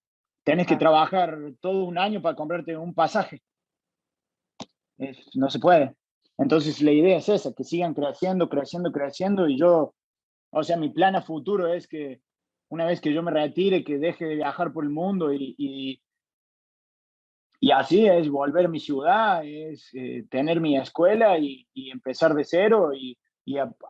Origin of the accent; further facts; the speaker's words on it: Argentina; Voy a poder compartir mis conocimientos porque para que crezca ahí el deporte en mi país también, porque yo veo a los chicos que le echan un montón de ganas y en Argentina no hay eventos